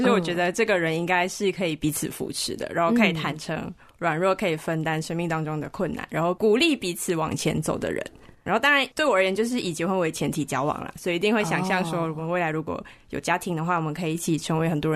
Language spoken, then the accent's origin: Chinese; Malaysia; now in Taiwan; 我们两个都马来西亚人嘛，我们都大马人。